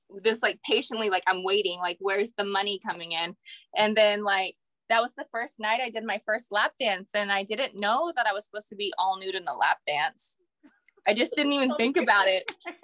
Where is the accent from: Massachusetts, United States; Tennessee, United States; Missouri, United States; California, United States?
California, United States; McKinleyville; Humboldt County. So I grew up in McKinleyville, and then so go McKinleyville, Arcata, Eureka, and then on the outskirts of Eureka is King Salmon, which where I live now.